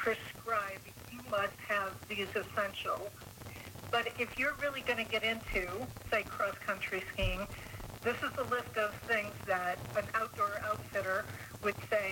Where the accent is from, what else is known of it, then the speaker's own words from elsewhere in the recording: Indiana, United States; I grew up in Indiana, so we had snow.